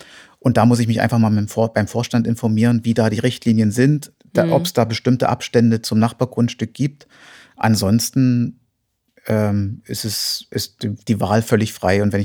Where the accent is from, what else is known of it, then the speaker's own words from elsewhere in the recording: Zittau, Saxony, Germany; born there; ich komme gebürtig aus Zittau, habe dann Biologie studiert an der Humboldt-Universität in Berlin